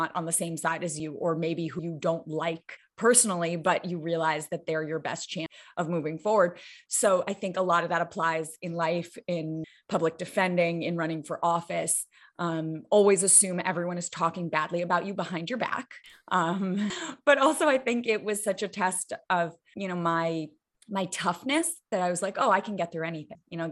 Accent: Manhattan, New York, United States; also born or lived in Beijing, China / Hong Kong / Washington, D.C., United States / Syracuse, United States; I grew up in Manhattan, lived in Beijing and Hong Kong, Washington, D.C. for, you know, middle school through high school. And then was, you know, on a college campus in Syracuse, New York.

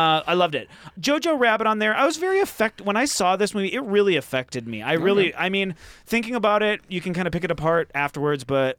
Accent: Minnesota, United States; I'm from Minnesota. Two Minnesotans in the booth. I wonder if my accent is going to come out. I always say I don't have an accent, but I apparently sometimes do.

